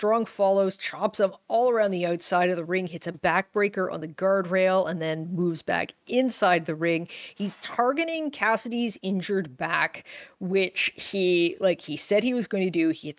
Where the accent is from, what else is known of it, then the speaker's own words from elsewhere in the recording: Montreal, Quebec, Canada; from Montreal.